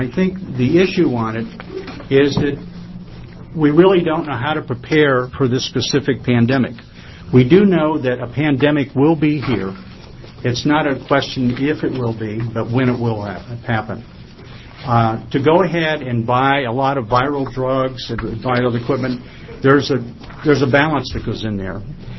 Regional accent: Oregon, United States; My apologies. I'm from Oregon.

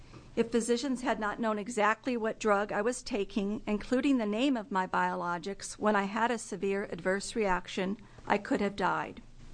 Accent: Laurelhurst, Oregon, United States; born there; I'm a single mom. I was born in Laurelhurst and now live in Happy Valley.

